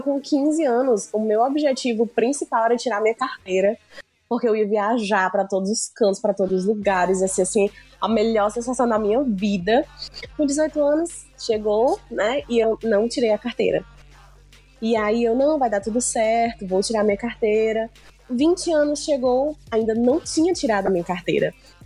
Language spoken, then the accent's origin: Portuguese; Ceará, Brazil; Eu tenho 21 anos e eu sou cearense.